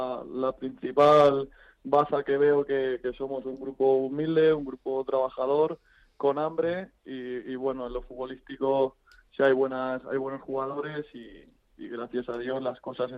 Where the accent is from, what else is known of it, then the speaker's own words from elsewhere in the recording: Sonseca, Castilla-La Mancha, Spain; Bueno, yo he tenido la suerte de criarme con los goles